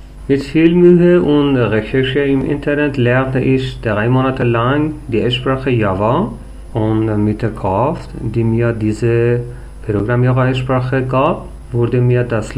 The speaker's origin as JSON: {"language": "German", "country": "Iran", "tie": "born or raised there", "first_language": "Persian", "second_language": "German", "said": "Meine Muttersprache ist Persisch. Ich kann auch Englisch und Deutsch sprechen. Ich wurde geboren und lebte in einem Dorf, fern von Stadt und Bildungszentren, in den Feldern von Weizen, Tomaten, Wassermelonen, Mais und Granatapfelgärten."}